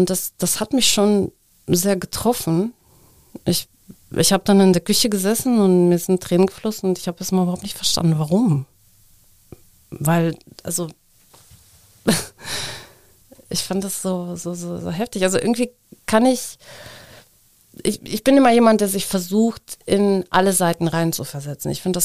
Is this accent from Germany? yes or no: no; Moscow, Russia; ich bin eigentlich aus Moskau